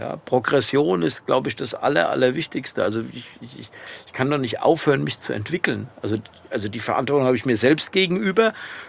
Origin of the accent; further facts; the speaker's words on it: Hanau, Hesse, Germany; weil ich ihn in Hanau, in meiner Heimatstadt, mal so ganz klassisch mit Bademantel an diesem gläsernen Flügel fotografiert habe.